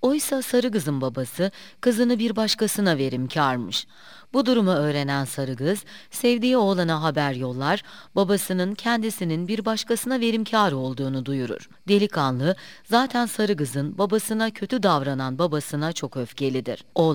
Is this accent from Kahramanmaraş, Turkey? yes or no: no; Fethiye, Muğla, Turkey; moved away as an adult; Ben 1942 yılında Fethiye'nin Karagedik mahallesinde dünyaya geldim. 18 yaşına kadar Karagedik'te yaşadım. Babam aslen Anamurludur.